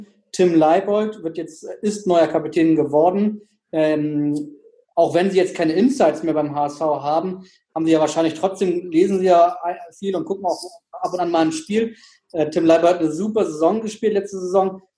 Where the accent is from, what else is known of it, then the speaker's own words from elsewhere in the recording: Bautzen, Saxony, Germany; born there; als fast gebürtiger Dresdner, also Bautzen ist ja ganz in der Nähe